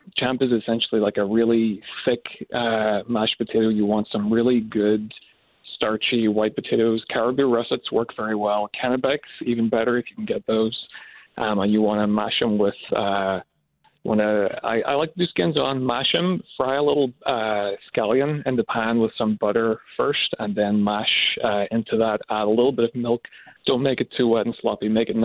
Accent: Northern Ireland, United Kingdom; now in United States; I'm from Northern Ireland. … So I'm off that kind of Ulster Scots, which is a group which is called Scots-Irish in the US.

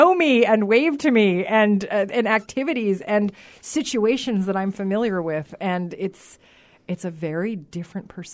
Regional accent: New York City, New York, United States; I was born in New York City, in Queens, at the Long Island Jewish Hospital. My parents are actually Israeli, and they met on a blind date on a street corner in New York City in front of the Lord and Taylor. And I was born there and raised starting in New York City

